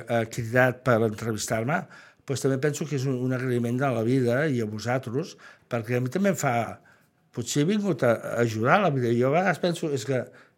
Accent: Terrassa, Catalonia, Spain; perquè jo soc fill de Terrassa també

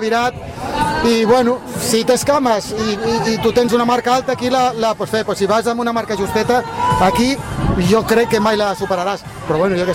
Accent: Sitges, Catalonia, Spain; per mi és bastant avorrit, però potser perquè sóc de Sitges, entreno per aquí i me'l tinc molt apamat

